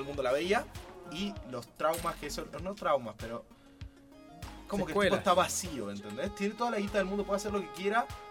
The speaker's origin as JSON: {"language": "Spanish", "town": "Trelew", "region": "Chubut", "country": "Argentina", "said": "Yo soy de Trelew, Chubut, que lo único interesante que tiene es el museo paleontológico más importante."}